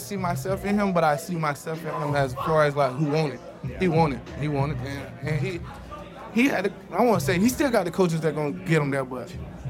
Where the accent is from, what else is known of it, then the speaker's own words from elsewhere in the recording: Georgia, United States; You know, I'm from Georgia, going out of high school.